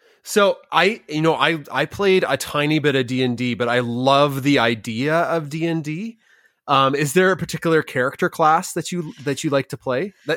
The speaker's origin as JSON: {"language": "English", "country": "Canada", "said": "I'm Canadian"}